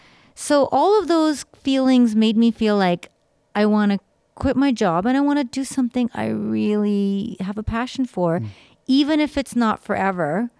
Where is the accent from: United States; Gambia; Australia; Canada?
Canada; because I was brought up in Canada